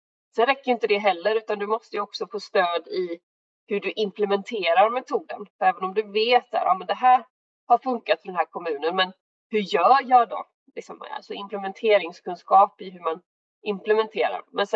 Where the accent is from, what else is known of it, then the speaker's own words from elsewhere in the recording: Sjömarken, Västra Götaland County, Sweden; also born or lived in Småland; Men jag är uppväxt i Sjömärken egentligen då.